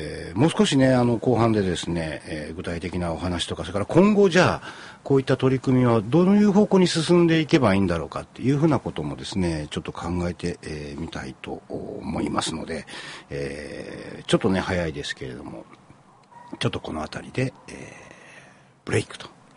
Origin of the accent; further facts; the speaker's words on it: Kyoto, Japan; これ、まあ、名前出してます京都新聞の、我々京都の人間が、